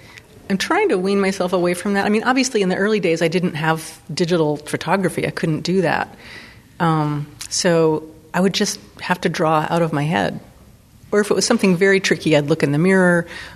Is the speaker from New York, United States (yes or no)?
no; Pennsylvania, United States; moved away; As a lesbian, I felt safe here in a way that I wouldn't have felt living in my home state of Pennsylvania at that point in time, or even now, perhaps.